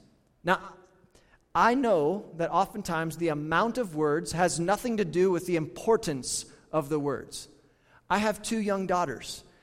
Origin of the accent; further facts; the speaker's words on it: United States; But as an American, as a man, as a father, I want to provide, I want to work, I want to be productive